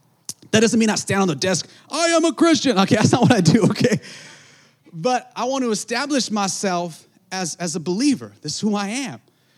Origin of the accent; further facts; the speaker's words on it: California, United States; I'm from nowhere, man. I'm from Southern California, but come on, you know.